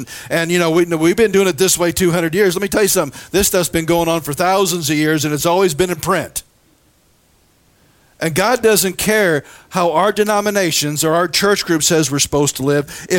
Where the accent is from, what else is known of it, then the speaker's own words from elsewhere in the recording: Missouri, United States; You can tell I'm from Missouri.